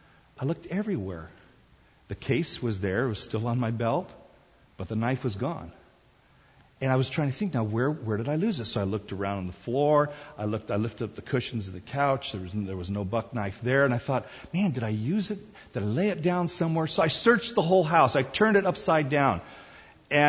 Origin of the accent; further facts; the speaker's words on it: South Korea; As a child growing up in Korea